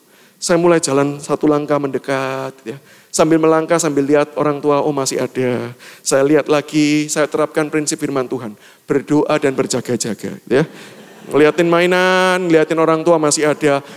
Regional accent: Surabaya, East Java, Indonesia; Saya berasal dari Surabaya, jadi Bapak Ibu yang berasal dari Surabaya, salam dari kampung kita, Surabaya.

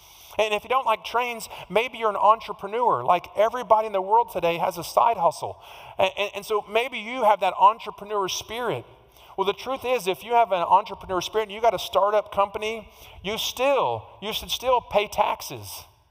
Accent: Houston, Texas, United States; And imagine if I grew up here in the Houston area and spent most of my early life on the north side of town.

